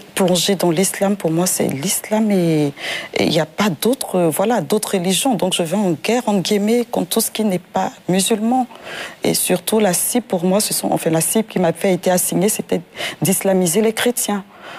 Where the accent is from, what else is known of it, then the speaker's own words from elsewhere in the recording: Dabakala, Côte d’Ivoire; born there; Et donc je suis née à Dabakala. Une ville de la Côte d'Ivoire.